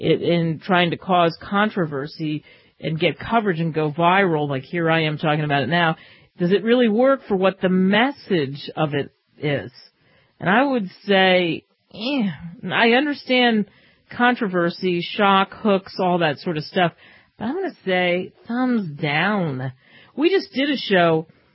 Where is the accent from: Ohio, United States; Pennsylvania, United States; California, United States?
Pennsylvania, United States; Philadelphia; because I grew up in Philadelphia, which is a historic city, the Declaration of Independence as a kid, that was always fascinating to me.